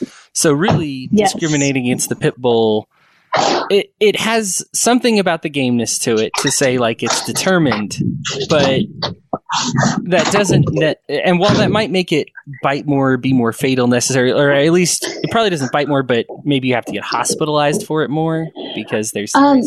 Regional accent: Aurora, Colorado, United States; Something I didn't know is that what I consider my hometown of Aurora, Colorado has actually banned pit bulls as well.

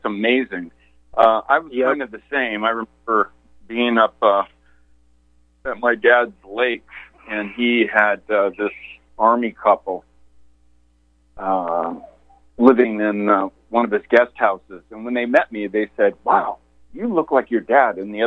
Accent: United States; I'll say my truth. That's I'm an American.

